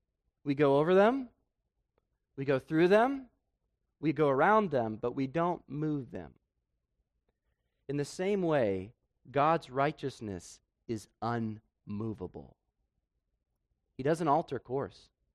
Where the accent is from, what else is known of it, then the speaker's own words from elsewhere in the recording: Colorado, United States; I grew up in Colorado, and often we'd go up to the mountains, and there were several tunnels.